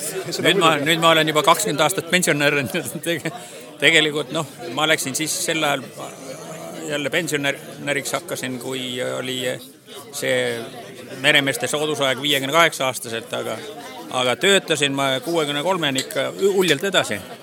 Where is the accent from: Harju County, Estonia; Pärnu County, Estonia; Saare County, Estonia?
Saare County, Estonia; Muhu; ma olen ikka põline muhulane kogu aeg. Muhumaa peal seal